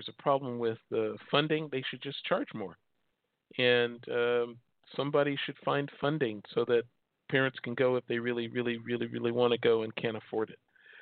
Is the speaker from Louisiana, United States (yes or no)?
no; Chicago, Illinois, United States; moved away as an adult; also born or lived in Oregon; I was born and raised in Chicago, moved here in 85. I really only lived in two places, Chicago, the city, all over the city, mostly the South Side and Wrigleyville.